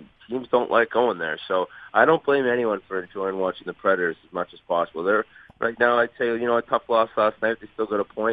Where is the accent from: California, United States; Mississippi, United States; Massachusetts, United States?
Massachusetts, United States; Boston; I mean, I know I'm from Boston